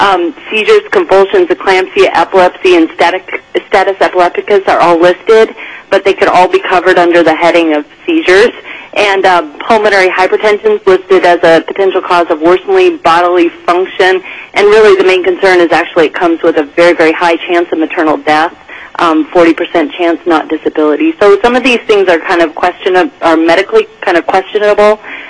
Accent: Fairbanks, Alaska, United States; I'm a private OBGYN in Fairbanks, born and raised in Fairbanks, and I'm testifying against the bill.

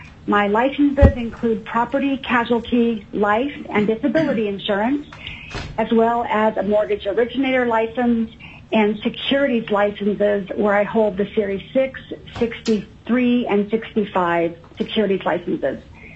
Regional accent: Anchorage, Alaska, United States; also born or lived in Zambia; I was born in Zambia, Africa, and my family returned to Alaska when I was 1 year old. I've lived in Alaska all my life, except for during college while I was in Oregon

